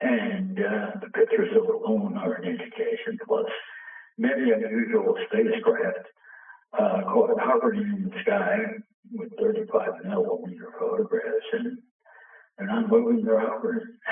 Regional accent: New York City, New York, United States; and they put me on a sports show at 6 o'clock in the morning in Boston, and I'm from New York City.

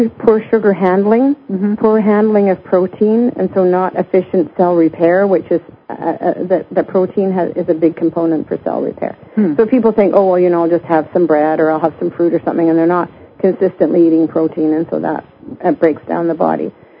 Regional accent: Scotland, United Kingdom; born there; I was born actually in Scotland, so I have an EU passport, which is a lovely thing to have as well.

